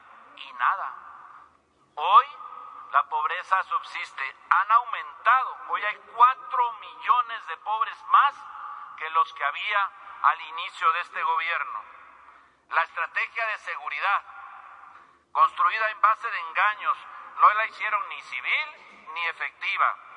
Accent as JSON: {"language": "Spanish", "country": "Mexico", "said": "cuando todos somos mexicanos y queremos lo mejor para esta nación"}